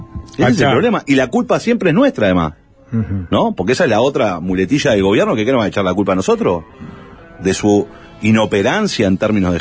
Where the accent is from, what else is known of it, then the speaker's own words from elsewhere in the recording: Montevideo, Uruguay; Yo soy hijo de las políticas culturales de la izquierda uruguaya, porque yo vengo de la Gruta de Lourdes